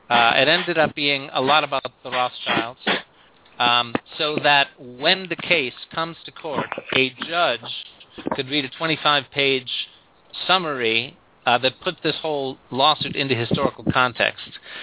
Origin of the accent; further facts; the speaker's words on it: Chicago, Illinois, United States; I'm an Irish-American guy from Chicago. Grew up in a big family, 10 kids, Irish Catholic family.